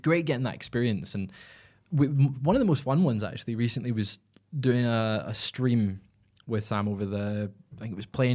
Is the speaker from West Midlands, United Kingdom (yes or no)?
no; Scotland, United Kingdom; because I'm Scottish